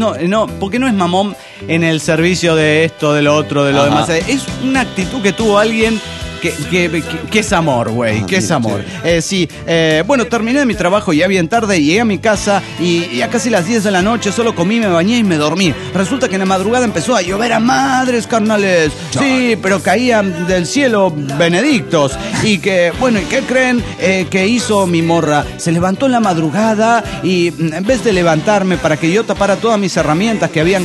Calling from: Barranqueras, Chaco, Argentina; saludo de las tierras más calurosas del norte argentino, el Chaco.

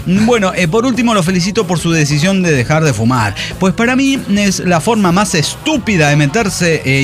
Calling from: Mexico City, Mexico; de Ciudad de México.

